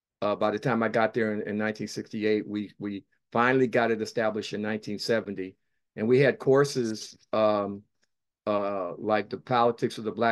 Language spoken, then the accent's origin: English; Los Angeles, California, United States; also born or lived in Detroit; I was born in Detroit, Michigan, and my family moved out to Southern California, and I finished high school at LA Washington High School.